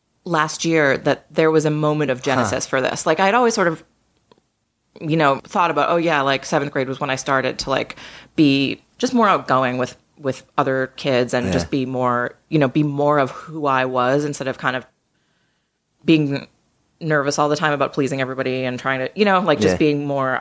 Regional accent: Massachusetts, United States; Yeah, I grew up just outside of Boston.

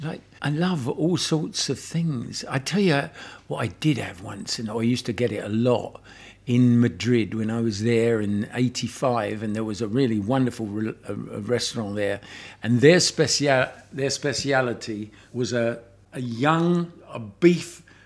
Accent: London, United Kingdom; He's from Rome and I'm from London.

